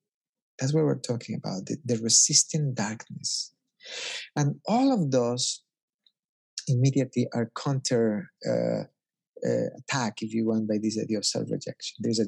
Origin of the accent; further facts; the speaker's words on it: Ecuador; And, you know, I come from Ecuador